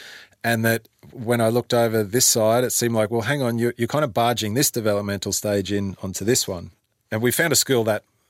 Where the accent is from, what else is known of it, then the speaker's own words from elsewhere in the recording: Cairns, Queensland, Australia; I grew up in Cairns and I grew up in creeks, you know, like they just were where we lived, yabbies and stuff.